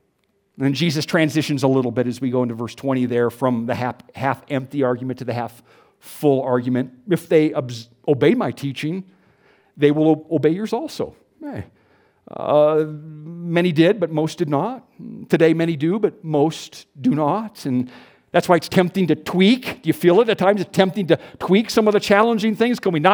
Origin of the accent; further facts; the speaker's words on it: Houston, Texas, United States; Don and I come from Houston. There are lots of food options in Houston.